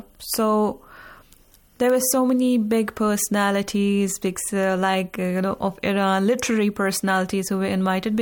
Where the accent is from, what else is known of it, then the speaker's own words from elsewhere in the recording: Jammu and Kashmir, India; Since I come from Kashmir, we don't have that.